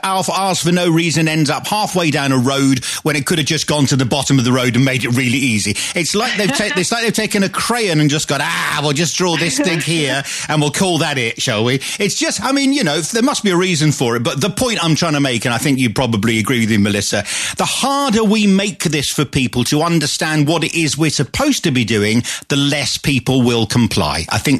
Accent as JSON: {"language": "English", "region": "Scotland", "country": "United Kingdom", "said": "I'm a Scot"}